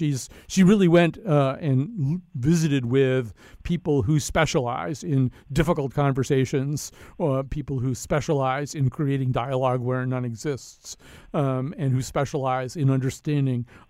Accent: United States; I sort of wonder what I'll see in what remains of my time as an American.

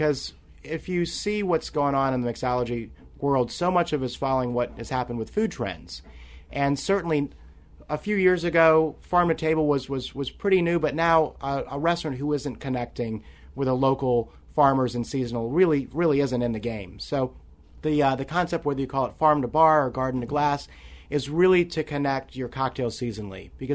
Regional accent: Louisiana, United States; Well, my dad is an Episcopal priest, and so growing up in South Louisiana, Episcopalians definitely know their way around eating and drinking

